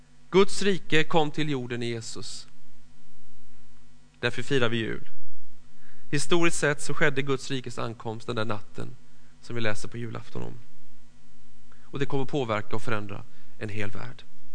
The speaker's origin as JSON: {"language": "Swedish", "town": "Virserum", "region": "Kalmar County", "country": "Sweden", "tie": "born or raised there", "lives_now": "Gothenburg, Sweden", "said": "Jag är född i Småland, i Lilla Virserum, och känner mig många gånger som en smålänning, bara i positiv bemärkelse, för det finns inget annat. Men jag har i år bott lika länge i Göteborg som jag bodde i Virserum"}